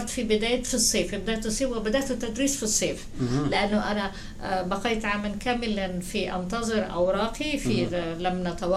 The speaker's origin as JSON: {"language": "Arabic", "country": "Egypt", "tie": "born or raised there", "also_born_or_lived": "Jerusalem, Palestine", "moved": "yes", "lives_now": "United States", "said": "أنا أصلاً فلسطينية من القدس، وولدت في القدس، وعائلتي هاجرت إلى مصر عام 48، وهذا هو ارتباطي بمصر. فإذا كبرت بمصر ودرست هناك،"}